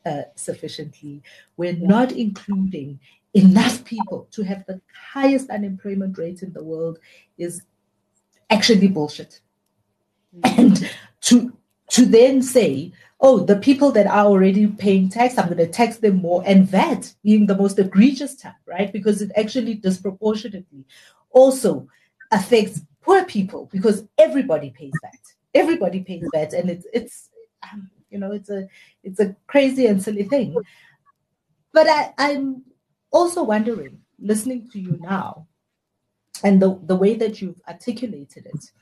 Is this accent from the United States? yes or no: no; South Africa